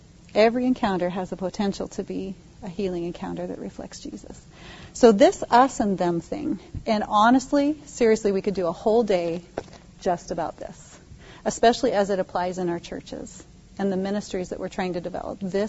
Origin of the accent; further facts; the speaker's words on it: Boise, Idaho, United States; hello, I'm from Boise, and they said, oh, okay, Boise, and people in rural Idaho are a little suspicious of Boise.